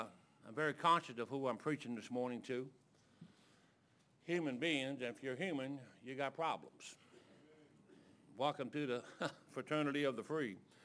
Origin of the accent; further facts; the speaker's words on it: Detroit, Michigan, United States; now in Columbus, United States; I grew up in Detroit. I often tell folks, Detroit's so rough, man.